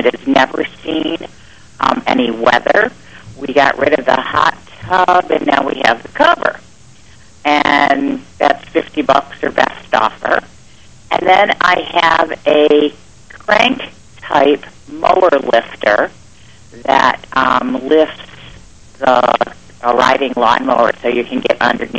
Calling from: Gainesville, United States; Gainesville. How are you, Jimmy?

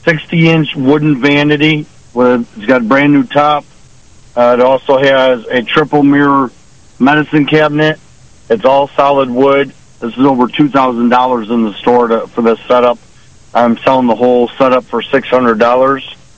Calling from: Mount Morris, New York, United States; I'm from Mount Morris.

